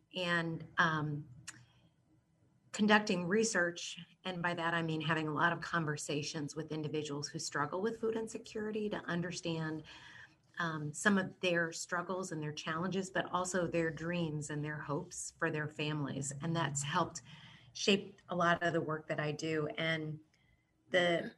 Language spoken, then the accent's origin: English; Dayton, Ohio, United States; my congressman from my hometown of Dayton, Ohio.